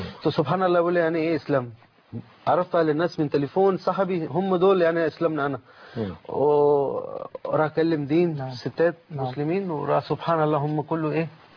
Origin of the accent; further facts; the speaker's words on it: India; Arabic is a second language; now in Egypt; أنا من هند, لكن أنا لا بحب هند أكتر من مصر